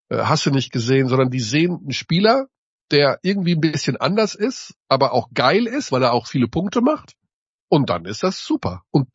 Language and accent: German; Hagen, North Rhine-Westphalia, Germany; Also ich komme ja aus Hagen, einer Basketballhochburg.